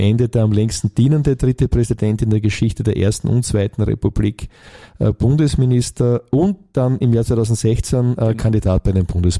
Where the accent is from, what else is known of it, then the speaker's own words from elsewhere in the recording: Burgenland, Austria; ich bin Gemeinderat in meiner Heimatgemeinde, wo ich lebe. Eine kleine Stadt mit 6.000 Einwohnern im südlichen Burgenland.